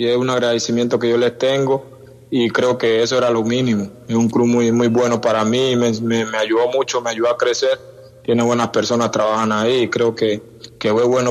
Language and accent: Spanish; Lloró, Chocó, Colombia; born there; Yo nací en el Chocó, pero mi familia es del Pacífico, guapireña, de Buenaventura. Mi familia es del Pacífico.